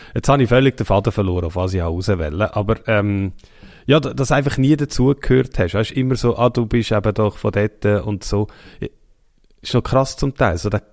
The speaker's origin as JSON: {"language": "German", "region": "Nidwalden", "country": "Switzerland", "tie": "born or raised there", "also_born_or_lived": "Ticino", "lives_now": "Bern, Switzerland", "said": "eigentlich sind wir aufgewachsen, also geboren in Nidwalden. Dann sind wir 10, also ich etwa 10 Jahre ins Tessin gewohnt. Du bist ein bisschen länger im Tessin gewesen. Zurückgekommen. Und wir haben halt immer wieder ein bisschen umgezügelt."}